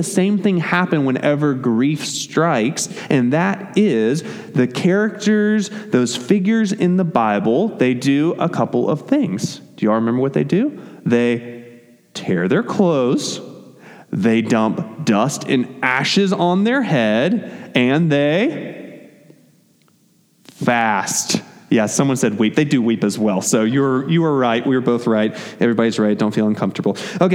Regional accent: the South, United States; I know I'm a Southerner and I shouldn't say soda.

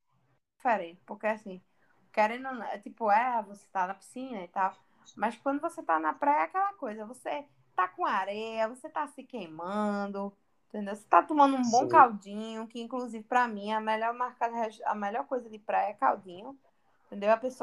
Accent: Recife, Pernambuco, Brazil; Eu passei a minha vida toda no Cordeiro, meu filho. É Zona Oeste aqui.

